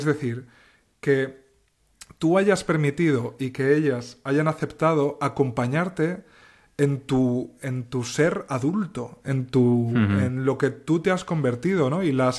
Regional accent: Alpera, Castilla-La Mancha, Spain; Que es que yo iba a ver a mis padres a mi pueblo, que no lo he dicho, por cierto, pero es Alpera, en la provincia de Albacete, en la región manchega.

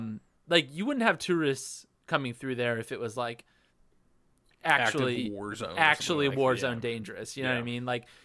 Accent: Midwest, United States; we're all like from the Midwest, like mostly white people at this college who have like had similar backgrounds.

